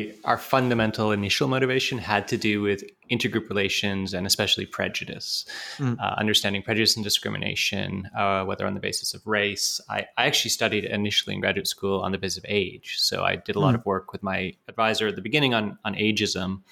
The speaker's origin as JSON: {"language": "English", "country": "Canada", "tie": "born or raised there", "also_born_or_lived": "United Kingdom", "lives_now": "United States", "said": "I'm actually British by birth, but grew up in Canada. So being Canadian is an important part of my sense of self, absolutely."}